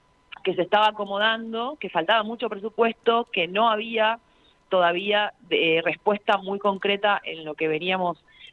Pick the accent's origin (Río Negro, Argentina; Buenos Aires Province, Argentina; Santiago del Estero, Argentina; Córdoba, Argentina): Buenos Aires Province, Argentina; Gerli; La verdad que soy de Gerli y eso también le da una perspectiva a mi feminismo.